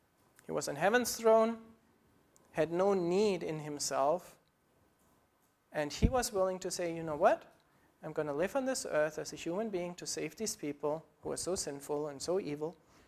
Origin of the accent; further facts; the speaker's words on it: Germany; So I grew up in Germany in a Christian country. I'm part of the state church here.